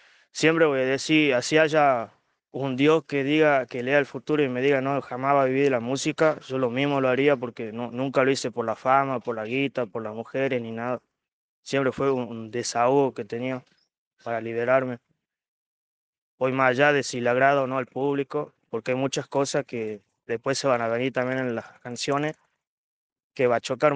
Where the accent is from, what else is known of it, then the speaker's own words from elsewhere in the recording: Perico, Jujuy, Argentina; Sí, de Perico.